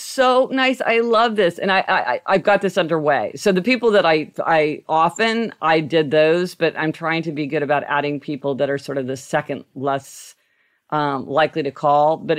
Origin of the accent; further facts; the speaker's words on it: Kansas City, Missouri, United States; I grew up driving in Kansas City. It's a lot easier to drive in Kansas City than in New York City.